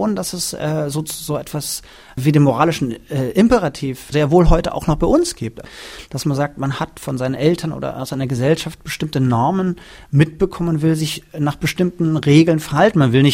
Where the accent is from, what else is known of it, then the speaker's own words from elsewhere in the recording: Brandenburg, Germany; beschreibt Kleist meine Heimat, also Brandenburg, in diesem Stück auch ganz deutlich.